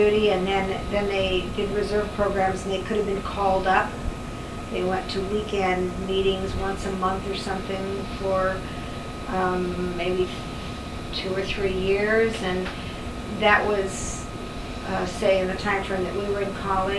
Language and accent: English; Antelope, Oregon, United States; No, I grew up in Central Oregon, a little town called Antelope. I grew up on the Cavalry Ranch. I was one of seven children